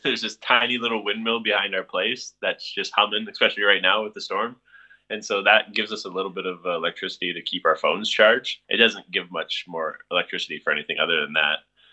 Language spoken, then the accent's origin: English; Canada; because obviously I'm from Canada, so I had to make sure I could get my working holiday visa in time.